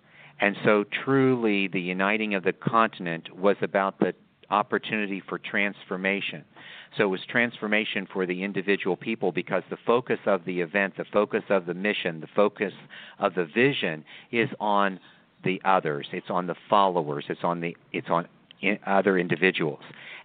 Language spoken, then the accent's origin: English; United States; When I explained that I was from the United States, this was my first trip to Kenya